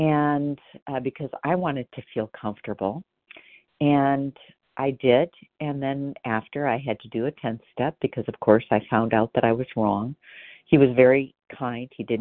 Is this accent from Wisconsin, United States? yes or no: yes; Wisconsin, United States; I'm from Wisconsin, and it's so good to hear everybody share this morning.